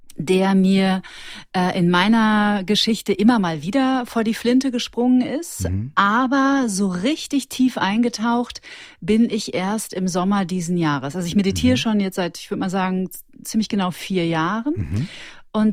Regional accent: North Rhine-Westphalia, Germany; now in Munich, Germany; Und ich bin aus dem Ruhrgebiet.

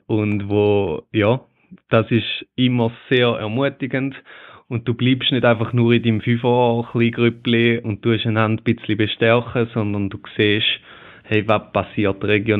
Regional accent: Thurgau, Switzerland; Und dann, am Schluss sind wir Thurgauer da immer noch Landeier.

